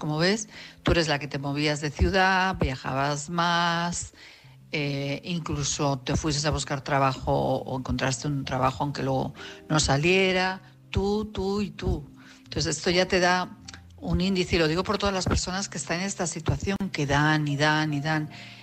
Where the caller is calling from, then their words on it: Madrid, Community of Madrid, Spain; de Madrid